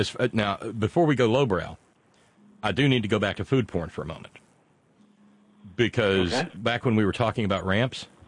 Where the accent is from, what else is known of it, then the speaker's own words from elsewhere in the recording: Alabama, United States; when I was a kid growing up in Alabama, in spring the whole yard comes up in green onions.